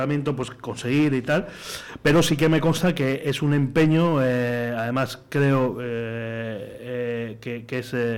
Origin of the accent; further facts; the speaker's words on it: Cantabria, Spain; en mi comunidad, yo soy de Cantabria, y está prohibido